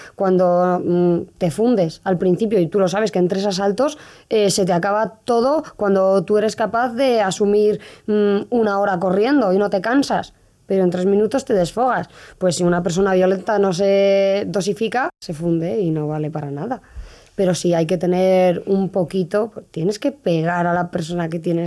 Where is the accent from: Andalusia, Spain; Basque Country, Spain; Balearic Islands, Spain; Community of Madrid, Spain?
Community of Madrid, Spain; sí que me he criado en un barrio muy conflictivo. Yo inicialmente en mi adolescencia yo me crié en Pan Bendito y ahí pues había más de un conflicto.